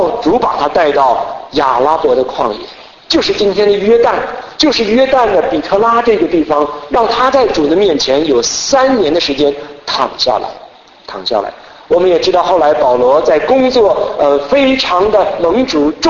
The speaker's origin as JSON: {"language": "Chinese", "country": "Taiwan", "tie": "born or raised there", "said": "我就想起我小的时候在台湾的时候"}